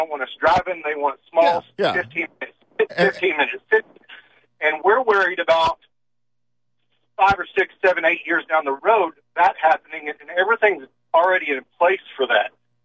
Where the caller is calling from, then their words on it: Oklahoma City, Oklahoma, United States; from Oklahoma City